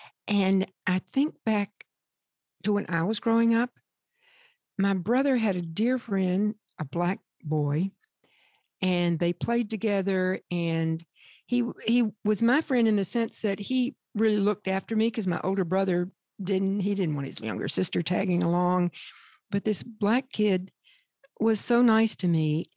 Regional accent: the South, United States; because I grew up in the South during this time

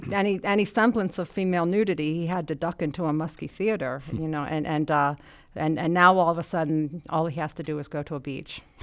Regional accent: Baltimore, Maryland, United States; I grew up in Baltimore. My entire family lived nearby.

